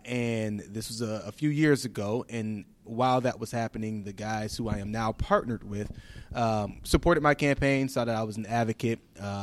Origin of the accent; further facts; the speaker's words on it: Pontiac, Michigan, United States; I hail from Pontiac, Michigan, so not that far from here.